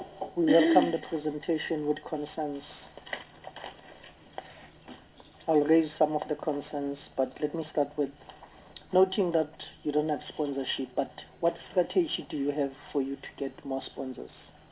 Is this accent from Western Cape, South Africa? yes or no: no; Newcastle, KwaZulu-Natal, South Africa; also born or lived in Soweto; I'm from Soweto. Is volleyball for only English-speaking people, if I may ask? Just, I'm pushing something here. Typical from... Originally, I'm from KwaZulu-Natal in Newcastle